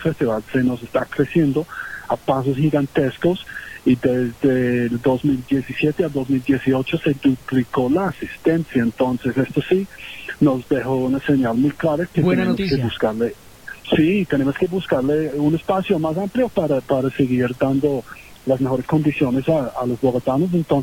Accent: Northern Ireland, United Kingdom; Spanish is a second language; Yo soy de Irlanda del Norte.

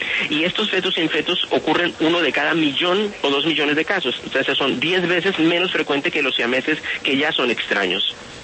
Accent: Tunja, Boyacá, Colombia; also born or lived in Santander; Yo soy boyacense de pura raza. Amo a mi tierra como a mi mamá, de Tunja.

